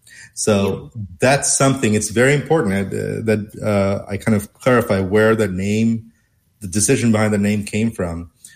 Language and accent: English; Los Angeles, California, United States; I, just like you, I'm an Angelino. I'm from Hollywood, Los Angeles.